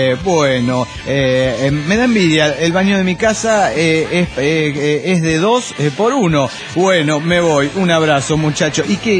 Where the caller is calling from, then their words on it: Cuernavaca, Morelos, Mexico; de Cuernavaca, Morelos, México.